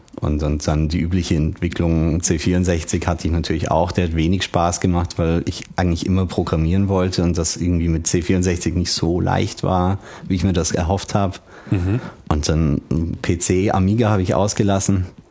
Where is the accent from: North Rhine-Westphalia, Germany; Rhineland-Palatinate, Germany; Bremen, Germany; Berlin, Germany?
Berlin, Germany; now in Salzburg, Austria; Ursprünglich bin ich aus Berlin. Ich wohne nur die längste Zeit schon in Österreich, habe dort auch studiert. In Salzburg bin ich daheim.